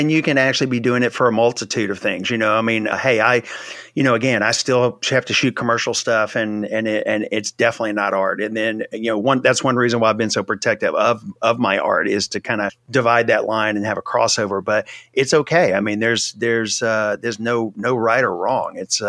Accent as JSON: {"language": "English", "region": "Louisiana", "country": "United States", "tie": "born or raised there", "said": "I grew up in Louisiana. I spent a lot of time in New Orleans."}